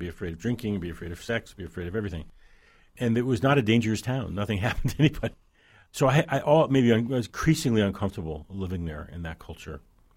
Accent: New Jersey, United States; I'm from New Jersey. And he said, well, is the cow menacing you? And I said, I don't know. In New Jersey, that would be an unusual thing.

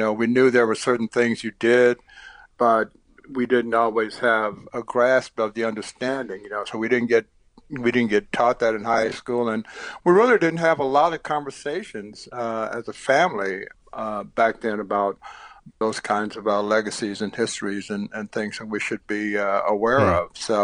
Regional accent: Houston, Texas, United States; Well, growing up in Southeast Houston, my family would go on this, we called it a picnic, out to this farm actually near Prairie View

